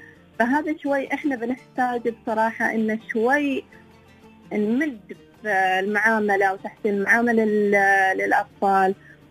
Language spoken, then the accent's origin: Arabic; United Arab Emirates; في بلادنا الإمارات العربية المتحدة